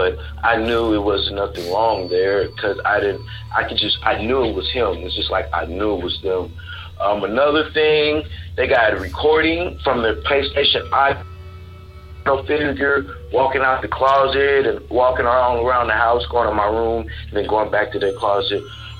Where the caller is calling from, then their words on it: Texas, United States; I'm calling from Texas.